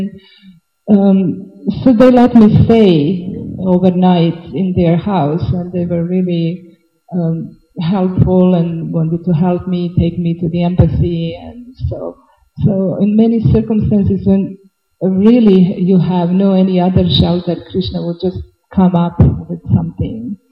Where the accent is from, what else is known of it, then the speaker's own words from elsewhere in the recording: Serbia; English is a second language; because all circumstances changed, and I was from Serbia, and I didn't know as devoted that they changed the rules